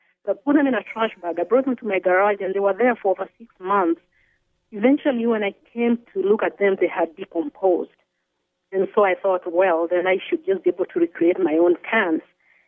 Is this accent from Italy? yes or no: no; Kenya; also born or lived in South Texas; now in United States; So when I'm growing up in Kenya, I see the string. When I move to South Texas, I see the performance of the folklorico dance.